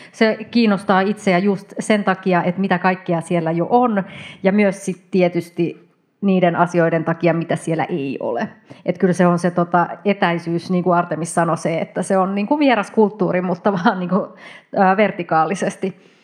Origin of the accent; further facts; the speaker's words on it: Helsinki, Uusimaa, Finland; now in Tampere, Finland; edelleen täältä Tampereelta. Helsingistä alun perin, mutta on nyt parikymmentä vuotta täällä asunut, niin nyt sanon jo, että olen Tampereelta.